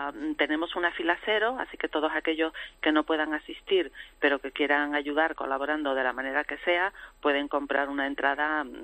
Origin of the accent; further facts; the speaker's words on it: La Palma, Canary Islands, Spain; now in Madrid, Spain; Sí, sí, yo soy de La Palma.